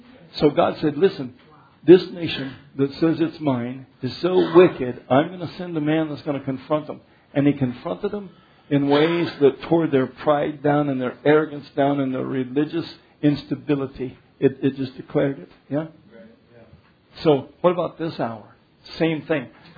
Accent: Arkansas, United States; But I'm from out of town. I'm from Arkansas.

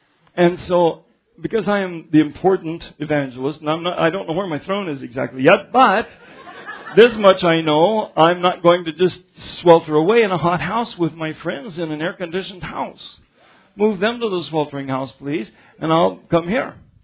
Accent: United States; Look, first off, I'm from the United States.

